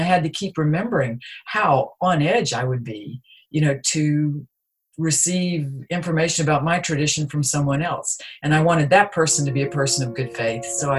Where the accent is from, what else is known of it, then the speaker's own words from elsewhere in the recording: the South, United States; I grew up a lot in the South and you're always invited to church on Sunday.